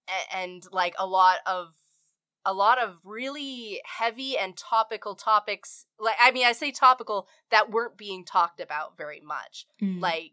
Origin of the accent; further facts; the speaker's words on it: Wales, United Kingdom; Right. Yeah, I know I have. I'm Welsh.